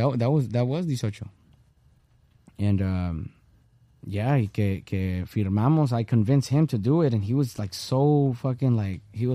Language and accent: English; Los Angeles, California, United States; now in Las Vegas, United States; Live in Vegas, born and raised in South Central LA.